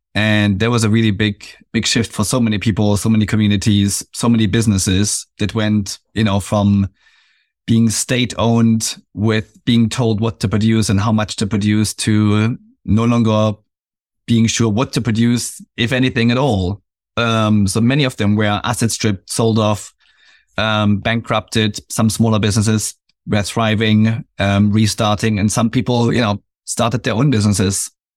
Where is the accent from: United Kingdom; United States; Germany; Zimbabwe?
Germany; Yeah, so growing up in East Germany, just before the wall came down, I think I had like 9 or 10 years before the wall came down.